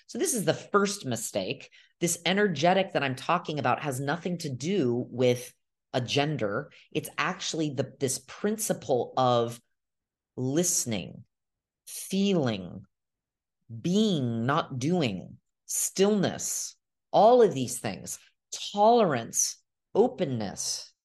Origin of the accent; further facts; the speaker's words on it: United States; at least my experience growing up in America was very, very focused on this masculine